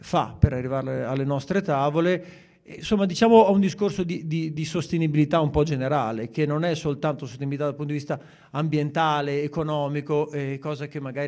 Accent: Bologna, Emilia-Romagna, Italy; viene in mente i ricordi così quando ero ragazzo nel quartiere, sono vissuto a Borgo Panigale fino quasi agli anni 90, 87 circa.

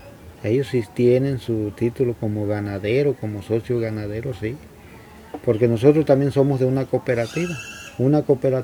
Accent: Oaxaca, Mexico; como mexicanos teníamos derecho, pues, a tomar posesión del lugar que fuera, nomás que fuera de nuestro estado

